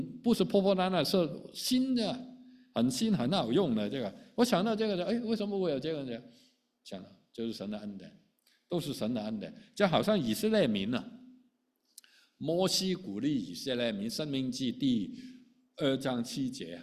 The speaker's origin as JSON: {"language": "Chinese", "country": "Hong Kong", "moved": "yes", "lives_now": "Toronto, Canada", "said": "回头看这四十年的人生啊，那假如我从香港来啊，如果我那个时候没有来加拿大读书，"}